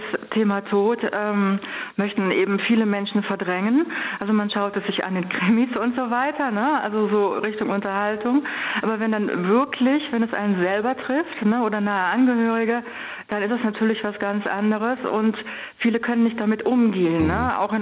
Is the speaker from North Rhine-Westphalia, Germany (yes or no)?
yes; Heinsberg, North Rhine-Westphalia, Germany; ich bin ja in Heinsberg groß geworden, ne, in der Nähe zu den Niederlanden, Belgien auch